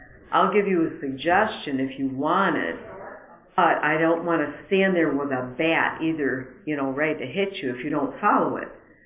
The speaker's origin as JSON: {"language": "English", "town": "Orchard Park", "region": "New York", "country": "United States", "said": "from Orchard Park, New York. If you don't know where that is, it's sort of close to Buffalo, not too far from the Canadian border."}